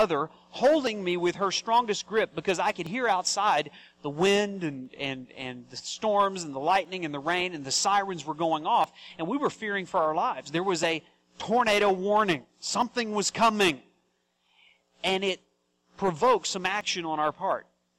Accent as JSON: {"language": "English", "region": "Oklahoma", "country": "United States", "tie": "born or raised there", "said": "Now, I grew up in Oklahoma, okay? So this was like a daily occurrence down there for us, all right?"}